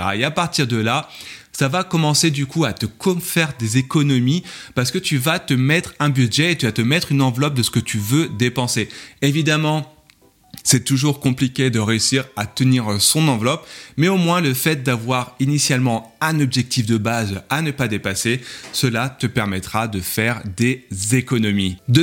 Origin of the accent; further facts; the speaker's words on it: France; Tu pars de Paris, hein, je suis français